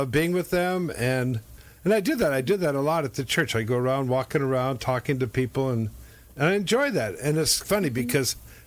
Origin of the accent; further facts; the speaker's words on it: Long Beach, California, United States; now I grew up here in Long Beach. Now, Long Beach was pure white at that time.